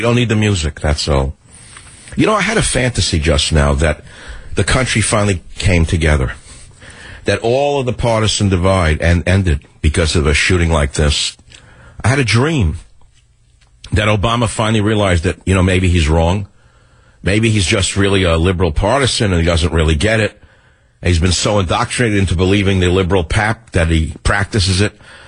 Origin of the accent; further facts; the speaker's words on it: United States; I'm an American with an independent mind